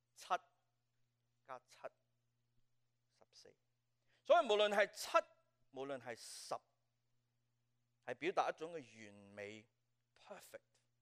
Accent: China; 我们中国人说打完斋不要和尚的上帝。

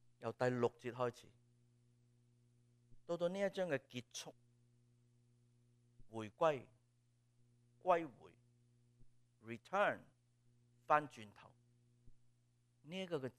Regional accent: Hong Kong; 觉得好像我们中国人，我们香港人以前看过一套剧

